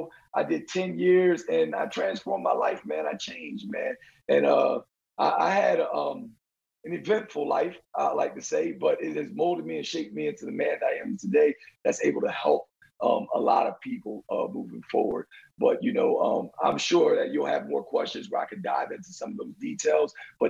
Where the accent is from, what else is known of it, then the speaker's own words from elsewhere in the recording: New Jersey, United States; So, you know, I was a regular kid growing up in New Jersey, doing regular things.